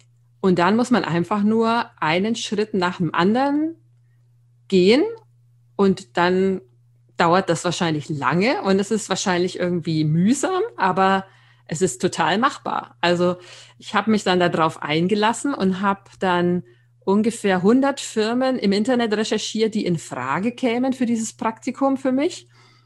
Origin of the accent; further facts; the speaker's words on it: Nuremberg, Bavaria, Germany; Ja, ich bin 41 Jahre alt, komme ursprünglich aus Nürnberg, was man vielleicht auch hört.